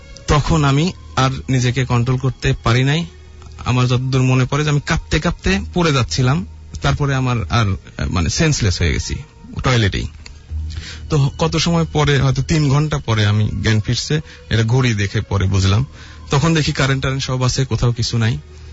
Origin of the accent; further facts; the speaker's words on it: Pabna, Rajshahi Division, Bangladesh; আমার দেশের বাড়ি হচ্ছে পাবনা